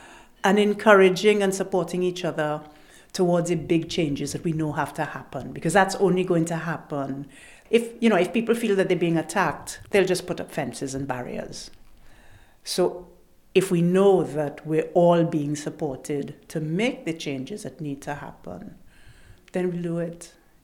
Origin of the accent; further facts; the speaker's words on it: Trinidad & Tobago; It's part of my culture growing up in Trinidad.